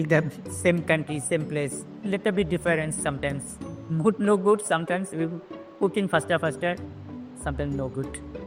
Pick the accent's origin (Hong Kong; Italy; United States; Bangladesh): Bangladesh; English is a second language; moved away as an adult; now in Singapore; I am moved to Singapore now 11 years running.